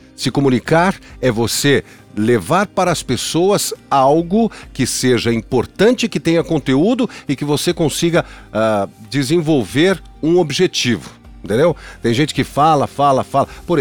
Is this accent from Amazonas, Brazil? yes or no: no; São Paulo, Brazil; sou de São Paulo, nascido em São Paulo.